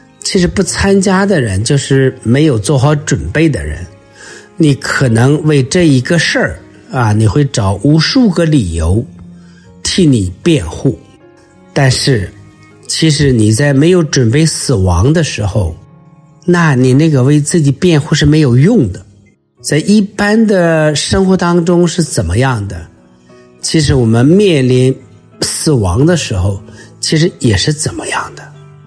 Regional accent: China; 就像我们中国人讲的故事说，狼来了，狼来了啊

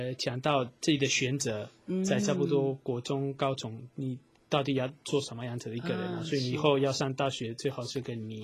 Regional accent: Madrid, Community of Madrid, Spain; Chinese is a second language; 在马德里，我是马德里人，但还没讲。

